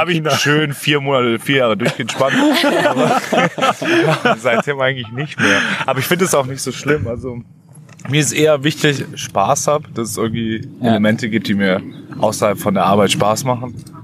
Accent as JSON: {"language": "German", "region": "Carinthia", "country": "Austria"}